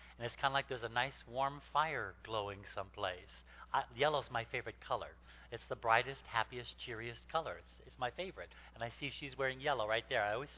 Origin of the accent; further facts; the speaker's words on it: Alaska, United States; I grew up in Alaska, and of course, tanning beds are on every other street corner.